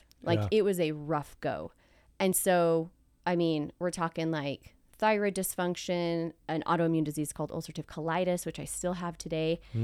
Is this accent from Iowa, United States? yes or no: no; Utah, United States; So I grew up here in Utah, and I think I always wanted to go into the medical field.